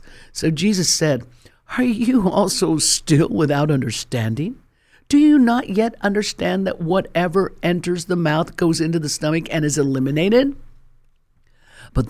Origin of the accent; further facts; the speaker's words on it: Colorado, United States; You know, I was originally born and raised in Colorado, and I don't know if you've ever been to the Colorado Rocky Mountains.